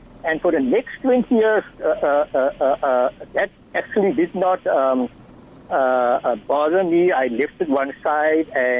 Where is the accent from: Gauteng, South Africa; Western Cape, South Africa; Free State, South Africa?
Western Cape, South Africa; Simon's Town; I grew up in Simonstown, we were all one big happy family. We had the Christian families, we had the Cape Malay families